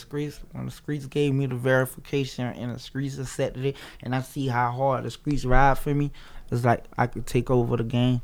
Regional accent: Broward County, Florida, United States; Broward County.

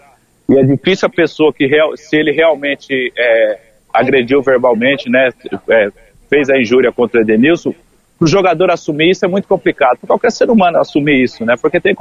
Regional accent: São Paulo, Brazil; eu sou do interior de São Paulo e se usa bastante, mano.

